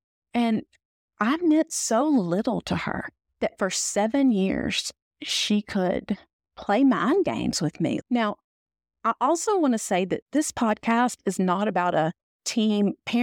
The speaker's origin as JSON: {"language": "English", "region": "the South", "country": "United States", "said": "And man, y'all, I'm from the South. I got some good stories."}